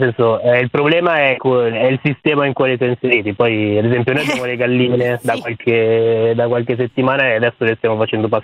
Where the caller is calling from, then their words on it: Zagarolo, Lazio, Italy; Io sto a Zagarolo, sì, sud-est di Roma.